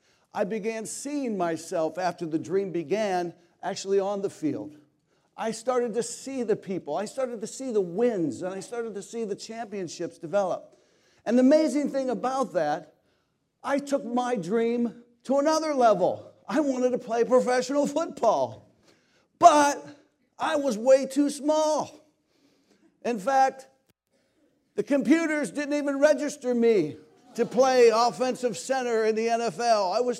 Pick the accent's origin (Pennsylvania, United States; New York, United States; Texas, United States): Pennsylvania, United States; Clairton; I grew up in Clairton, Pennsylvania. It was a steel town on the river. Dad was 45 years in the steel mill.